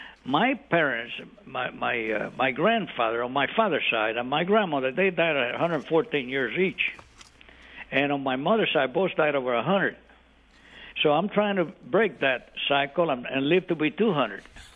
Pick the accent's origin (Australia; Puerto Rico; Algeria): Puerto Rico; born there; You know, I'm an American. You know, I was born in Puerto Rico. I'm a Puerto Rican.